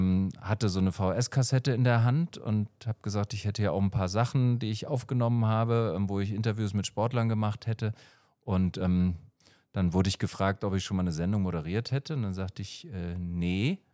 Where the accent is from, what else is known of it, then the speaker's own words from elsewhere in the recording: Rhineland-Palatinate, Germany; also ich komme aus der Eifel, aus so einem ganz kleinen Nest